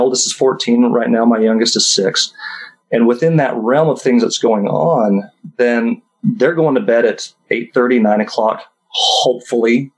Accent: St. George, Utah, United States; I want to go home as to where I grew up. And St. George is my hometown.

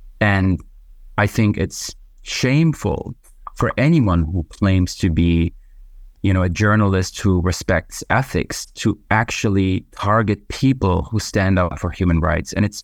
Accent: Germany; So growing up in Germany, that never really was an option so much to talk about Palestine without receiving negative or critical comments.

